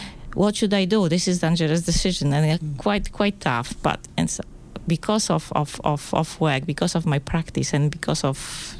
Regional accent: Poland; it's quite difficult to pronounce because it's Polish name. I was born in Poland and I grew up in Poland and I was also educated in Poland. So my degree is from Poland and I finished Academy of Fine Arts in Poznań with master degree of visual arts

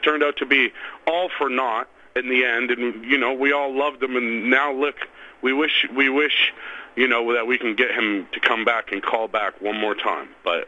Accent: Canada; As citizens, you know, I'm Canadian

